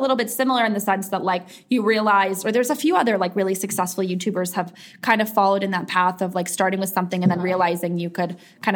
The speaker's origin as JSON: {"language": "English", "region": "East Coast", "country": "United States", "said": "I'm from the East Coast, so I had more connections there"}